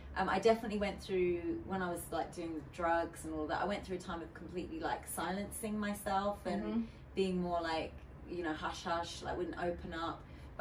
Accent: Canada; hey, you know, I'm a DJ from Canada.

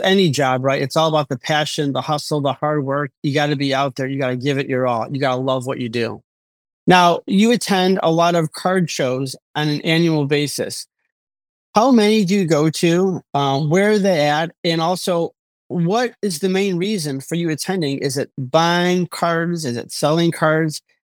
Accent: Chicago, Illinois, United States; which for the next 3 years will be in Chicago, which is my hometown.

